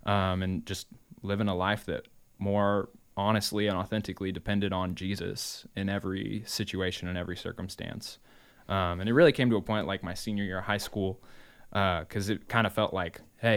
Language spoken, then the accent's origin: English; Indianapolis, Indiana, United States; I'm driving 8 hours away to Joplin, Missouri. Cause I was from Indianapolis.